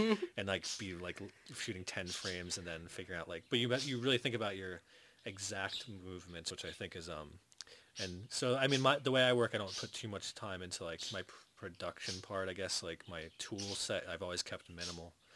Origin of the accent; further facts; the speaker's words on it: New York, United States; I grew up in the Hudson Valley and this, like, the Catskills. So it's like when I got back there after living in New York City